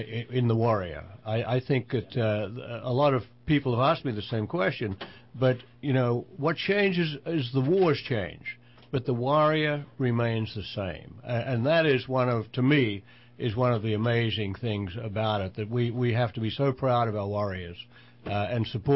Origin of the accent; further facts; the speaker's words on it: Australia; Well, I would just say this, that I'm from Australia.